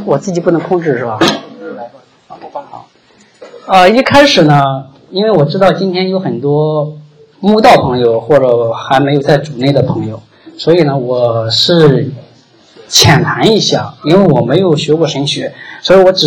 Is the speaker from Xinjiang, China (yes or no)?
no; Shandong, China; 我是来自山东是北中国的北方嘛，然后又是乡下。